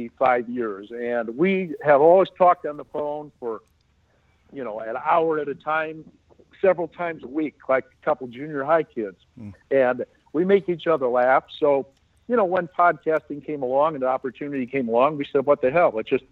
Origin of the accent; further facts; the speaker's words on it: Illinois, United States; No, I'm from Illinois.